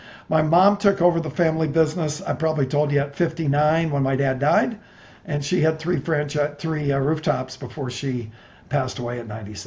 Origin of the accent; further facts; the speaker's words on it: Toledo, Ohio, United States; Toledo. Toledo, okay. Ohio. O-H-I-O.